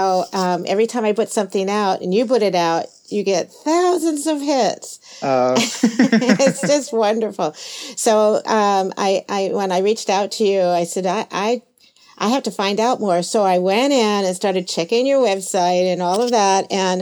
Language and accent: English; Maryland, United States; I grew up in Maryland and had a lot of friends that went to Fordham.